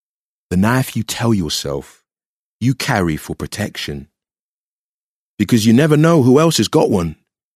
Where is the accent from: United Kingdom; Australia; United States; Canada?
United Kingdom; London; I'm a 42-year-old father of three. I grew up in Southwest London. I was brought up by a single mother.